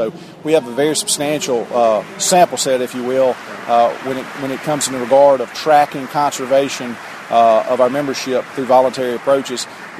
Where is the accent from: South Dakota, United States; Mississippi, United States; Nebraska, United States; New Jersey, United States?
Mississippi, United States; Well, I'm from Mississippi and from here in the Mississippi Delta region